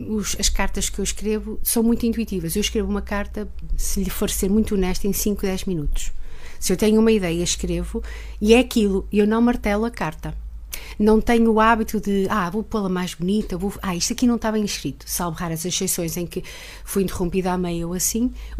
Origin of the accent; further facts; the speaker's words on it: Barcelos, Norte, Portugal; tenho finalmente para apresentar aqui em Barcelos, na minha terra, passar uma noite, suponho eu, agradável